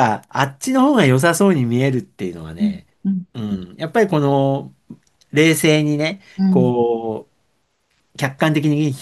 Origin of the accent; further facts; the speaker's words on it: Kanto, Japan; born there; 私は関東の生まれで、親も東京にいたので、選択肢がなかったっていうのもあるんですけど、